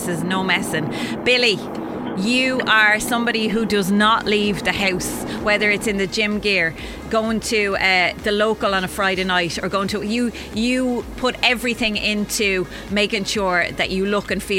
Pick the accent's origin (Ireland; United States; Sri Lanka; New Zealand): Ireland; Wexford, Leinster; She's my hometown.